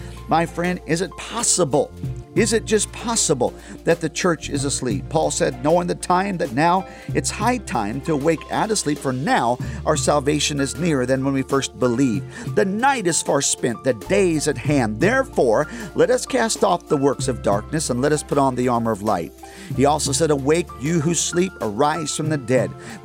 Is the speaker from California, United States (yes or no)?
yes; California, United States; I was born and raised in California. We had some strawberry plants in our backyard